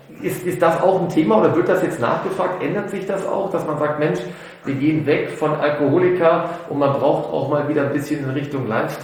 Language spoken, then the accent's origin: German; Rhineland, Germany; das kleine Gedeck, wie man bei uns im Rheinland sagt